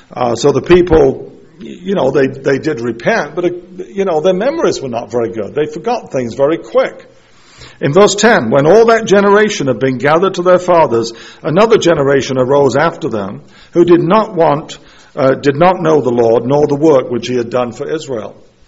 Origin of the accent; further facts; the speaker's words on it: England, United Kingdom; When I grew up in England, but I remember in the 1950s